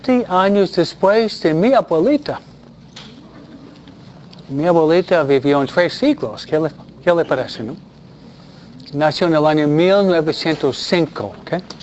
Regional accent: Detroit, Michigan, United States; born there; nací en Detroit, Michigan? ¿No? El centro de los autos

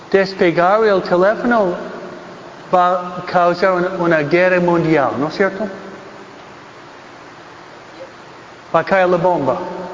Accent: New York, United States; Spanish is a second language; de donde yo fui criado en New York. New York, Nueva York.

